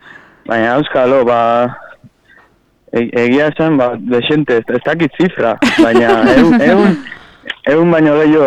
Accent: San Pedro, Basque Country, Spain; hasi ginen San Pedro nire herrian

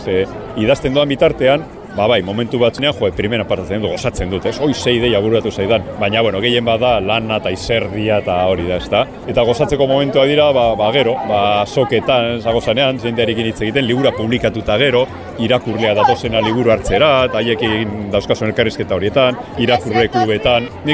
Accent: Basque Country, Spain; nire idazkera batua da jakina, baina batuaren barrua nahiko mendebaldekoa dala, zen bizkaitarra naiz, eta bai, Bizkaia aldera jotzen dugu oso batzutan.

